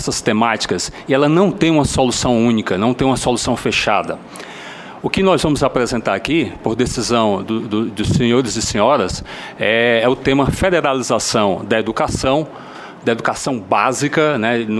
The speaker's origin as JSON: {"language": "Portuguese", "region": "Ceará", "country": "Brazil", "said": "senador do meu estado, também sou cearense, como ele."}